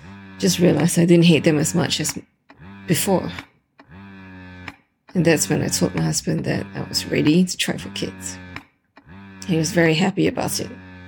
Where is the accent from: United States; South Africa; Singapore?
Singapore; I'm from Singapore, 28. One kid.